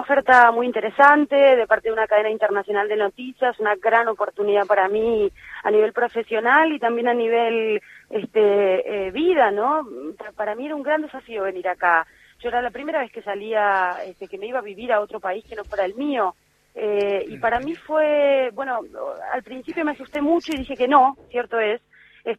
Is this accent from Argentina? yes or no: yes; San Fernando, Buenos Aires Province, Argentina; now in Russia; Yo nací en San Fernando.